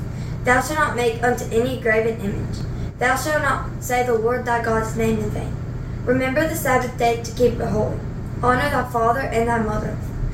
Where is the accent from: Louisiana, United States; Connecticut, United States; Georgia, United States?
Georgia, United States; I'm 14 from Georgia